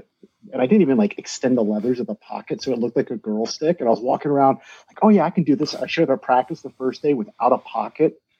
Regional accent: Hilliard, Ohio, United States; I'm a Columbus guy. So yeah, I grew up in Hilliard. Okay. I spent my high school years at Hilliard. And right there in Columbus.

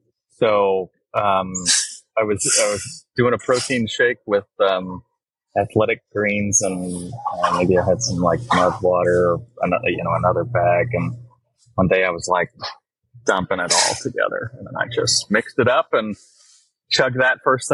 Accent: Missouri, United States; I was born here in Southwest Missouri. I moved around a little bit, but I spent the vast majority of my life here. We're in the heart of the Ozarks

